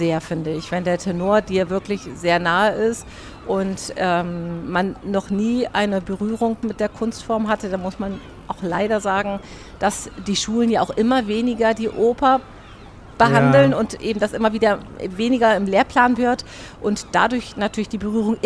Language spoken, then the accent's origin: German; Hamburg, Germany; weil wir sind Hamburger, kommen auch alle aus Hamburg.